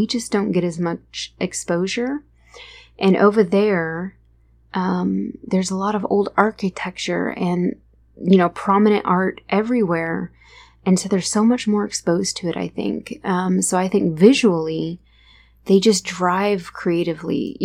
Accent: United States; I think that's probably an unpopular opinion to get to say as an American, I guess.

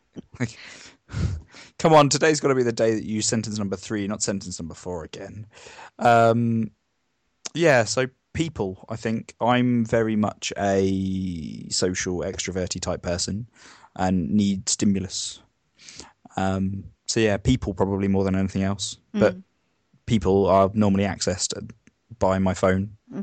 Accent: United Kingdom; I'm very adaptable, so I'm not a Brit that needs to take tea bags everywhere.

